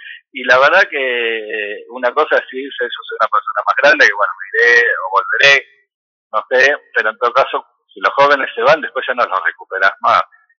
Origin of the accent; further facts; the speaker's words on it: Buenos Aires, Argentina; yo soy de Buenos Aires, y esto lo digo desde alguien que vive en Buenos Aires.